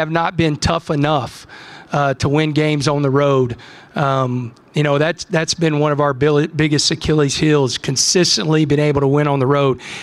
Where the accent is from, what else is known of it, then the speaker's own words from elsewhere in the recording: Texas, United States; Yeah, I'm a Texan and grew up the old Southwest Conference and then the old Big 12.